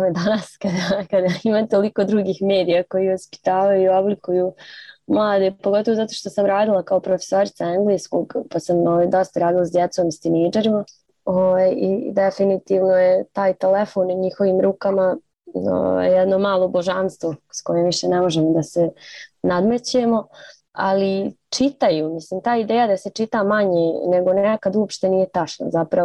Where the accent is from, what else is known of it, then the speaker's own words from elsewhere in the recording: Zagreb, City of Zagreb, Croatia; born there; da sam rođena u Zagrebu.